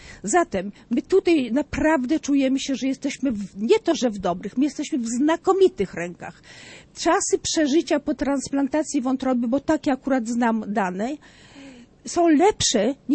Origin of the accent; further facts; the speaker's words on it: Warsaw, Masovian Voivodeship, Poland; Ja jestem pieszoszek, bo jestem z Warszawy. Ja dojeżdżam tylko godzinę.